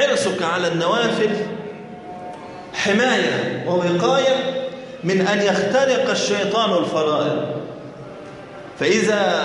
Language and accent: Arabic; Egypt; انت دلوقتي مثلا عندنا في مصر صحراء من كل مكان